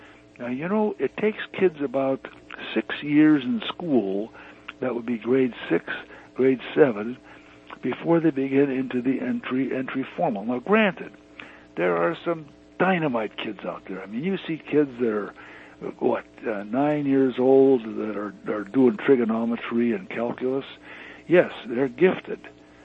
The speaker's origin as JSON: {"language": "English", "town": "Butte", "region": "Montana", "country": "United States", "tie": "born or raised there", "said": "Really, Butte, Montana is my hometown."}